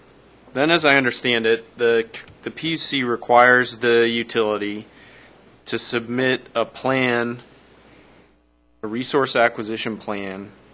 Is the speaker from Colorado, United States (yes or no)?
yes; Boulder, Colorado, United States; I grew up in Boulder, so.